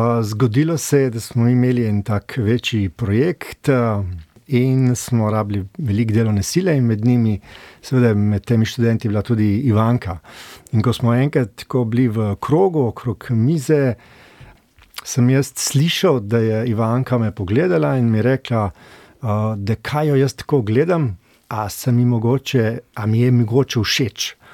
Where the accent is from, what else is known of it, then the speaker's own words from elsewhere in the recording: Littoral, Slovenia; now in Škofja Loka, Slovenia; Jaz prihajam iz Primorske, iz Vipavske doline